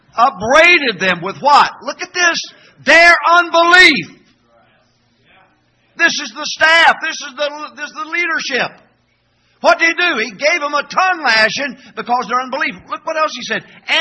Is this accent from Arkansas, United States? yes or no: yes; Arkansas, United States; I've led people to Christ because I'm from Arkansas. It's hard to believe, isn't it?